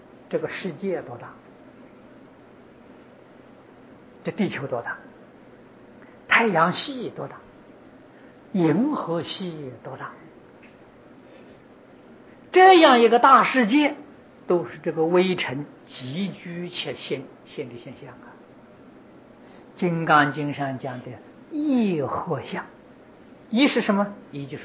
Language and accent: Chinese; China; 我们中国人写毛笔很多羊毫啊